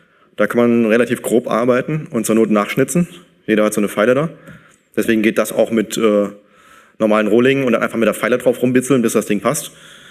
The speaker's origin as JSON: {"language": "German", "town": "Aachen", "region": "North Rhine-Westphalia", "country": "Germany", "said": "Ich komme aus Aachen."}